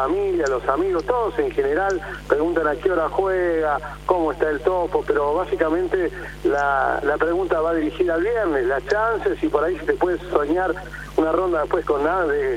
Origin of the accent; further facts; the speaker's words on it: Jesús María, Córdoba, Argentina; soy de Jesús María en mi caso, y no sabés lo que es aquí en la ciudad del Topito